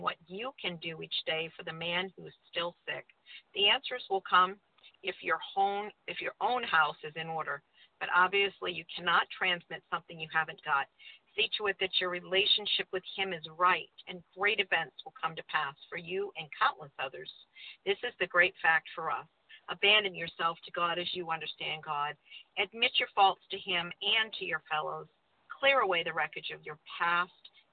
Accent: New Hampshire, United States; Yes, good morning. … I'm from New Hampshire.

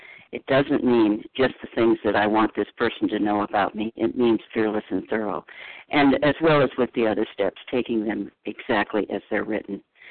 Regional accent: Colorado, United States; I'm from Colorado.

